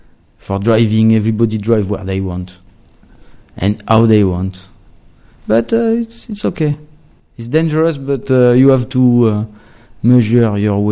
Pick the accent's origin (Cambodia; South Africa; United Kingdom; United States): Cambodia; Kampong Som, Preah Sihanouk; English is a second language; Come from Kampong Som, Cambodia.